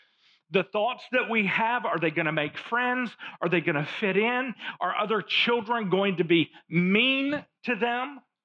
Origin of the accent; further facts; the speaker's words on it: Fayetteville, Arkansas, United States; also born or lived in Little Rock; So I grew up in Fayetteville, but in the third grade in March of my third grade year, so that's the end of the semester, basically. In March, we moved to Little Rock. So I went from Fayetteville to Little Rock.